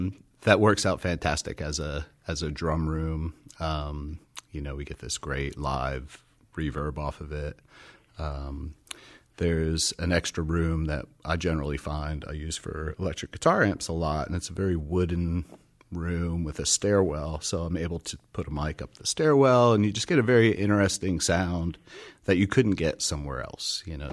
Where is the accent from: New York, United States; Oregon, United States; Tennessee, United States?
Tennessee, United States; Nashville; I come from Nashville, and there are so many studios, but they're all business studios